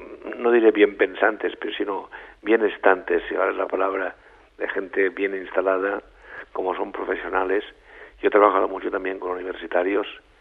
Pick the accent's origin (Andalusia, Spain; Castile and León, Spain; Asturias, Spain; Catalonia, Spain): Catalonia, Spain; Barcelona; Y últimamente ya al final de la vida en Barcelona, desde donde soy. Pero he vuelto a los 50 años de haber salido de mi ciudad natal.